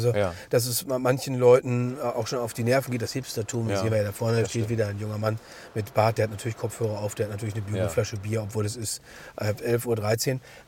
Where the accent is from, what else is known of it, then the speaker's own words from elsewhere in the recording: Berlin, Germany; Ich habe ja immer als Berliner, der hier schon seit mehr als anderthalb Jahrzehnten lebt